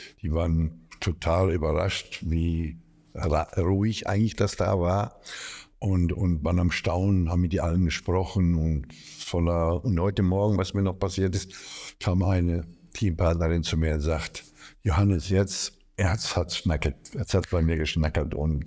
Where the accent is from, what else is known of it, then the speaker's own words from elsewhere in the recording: Herten, North Rhine-Westphalia, Germany; bin 67 Jahre alt und aus Herten. Das ist in NRW.